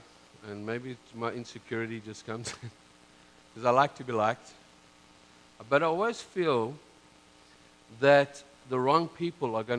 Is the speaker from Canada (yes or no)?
yes; Canada; See, I'm a Canadian too, eh?